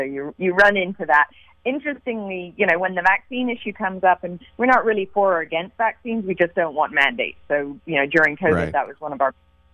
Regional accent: London, United Kingdom; also born or lived in New York; now in Bay Area, United States; So I grew up in London, England, and I then moved to New York on the East Coast and lived there for a while. And then now I'm in California, Bay Area resident for the past 20 years. So my accent is a bit all over the place.

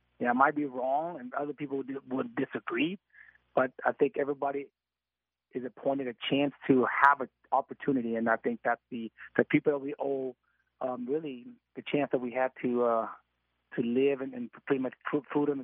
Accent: Kalamazoo, Michigan, United States; also born or lived in Fort Chaffee, Arkansas; I was born in Fort Chaffee, Arkansas, and then we moved to Kalamazoo 6 months earlier.

